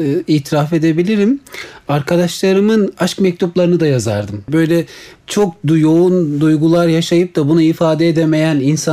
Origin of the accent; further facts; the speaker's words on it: Konya, Turkey; also born or lived in Istanbul; now in Ankara, Turkey; 1977 doğumlu. İstanbul'da doğmuş. Aslen Trabzonlu. Konya'da büyümüş. Ankara'da yaşayan bir insan.